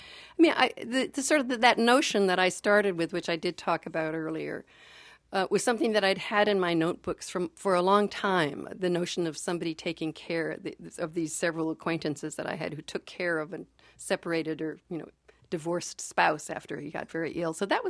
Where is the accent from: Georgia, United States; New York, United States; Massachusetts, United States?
Massachusetts, United States; I'm from Massachusetts